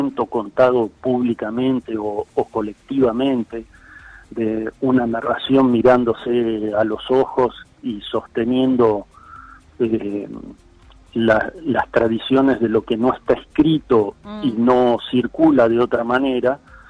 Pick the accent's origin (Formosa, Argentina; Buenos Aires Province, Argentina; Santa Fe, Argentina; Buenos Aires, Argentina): Santa Fe, Argentina; Rosario; Un día, cuando yo era muy niño, pasó por Rosario, que es mi ciudad natal